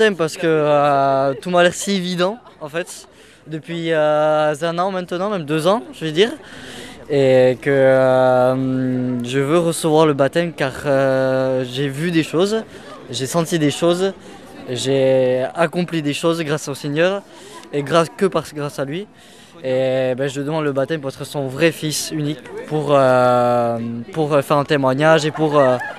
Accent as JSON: {"language": "French", "town": "Ustaritz", "region": "Nouvelle-Aquitaine", "country": "France", "said": "je suis de Ustaritz, dans la paroisse d'Ustaritz."}